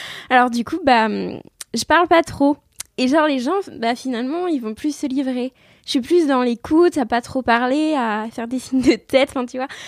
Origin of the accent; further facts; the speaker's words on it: Paris, Île-de-France, France; born there; now in Châtellerault, France; j'ai 18 ans. Je suis née à Paris et actuellement j'habite à Châtellerault.